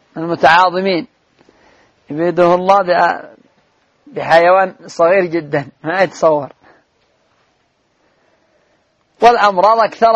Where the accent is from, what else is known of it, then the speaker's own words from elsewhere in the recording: Yemen; انظر عندنا في اليمن كم يا محن، ما نعرف أنفسنا إلا ونحن ندخل من محنة إلى أخرى